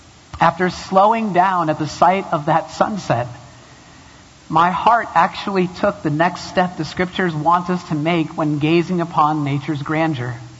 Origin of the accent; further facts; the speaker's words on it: Massachusetts, United States; I was born in Massachusetts. I was raised for half of my life at least in Massachusetts. I mean, it's who I am.